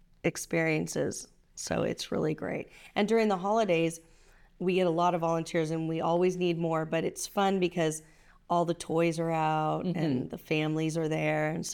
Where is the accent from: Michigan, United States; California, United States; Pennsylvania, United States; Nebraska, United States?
California, United States; Santa Barbara; You know, I grew up in Santa Barbara, and my goal in life is to continue on making this the best community around.